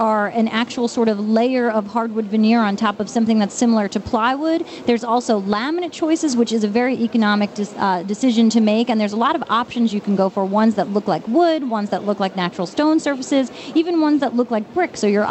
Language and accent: English; New York, United States; accent: Long Island; Oh, my God, my Long Island accent came out there.